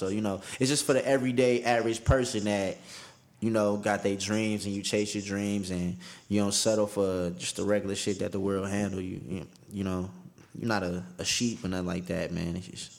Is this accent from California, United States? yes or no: no; Detroit, Michigan, United States; I am a young black man. I am 27, and I have never been. I'm from Detroit, the West Side, Plymouth and Greenfield.